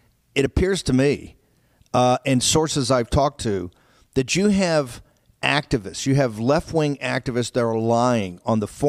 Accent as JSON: {"language": "English", "country": "Ireland", "said": "Being Irish myself, I wouldn't trust any of the Montauk crowd"}